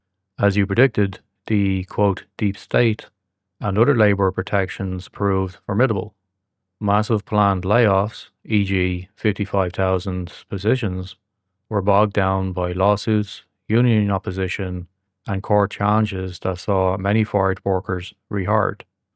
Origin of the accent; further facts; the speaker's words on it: Ireland; I also predicted that Ireland, which is my home country, would be impacted